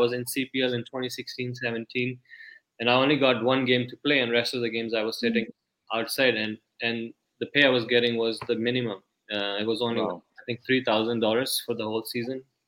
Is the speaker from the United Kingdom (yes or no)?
no; Pakistan; now in United States; When I was moving from Pakistan here with family, you know, I pretty much gave up on cricket.